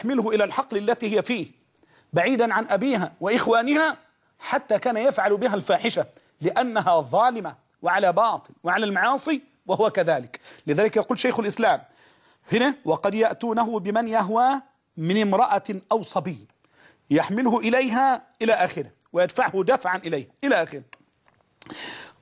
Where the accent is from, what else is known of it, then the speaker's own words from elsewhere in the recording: Egypt; تعرف الناس كانوا عندنا في مصر من بس من 20 سنة فات 30 سنة